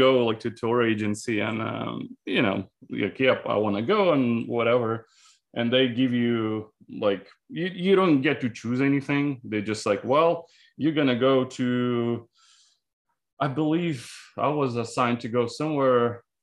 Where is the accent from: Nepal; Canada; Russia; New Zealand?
Russia; Siberia; now in United States; I mean, if you go there, you'll probably think it's a very desolate place, you know. But it's a small town, kind of stuck in post-Soviet times.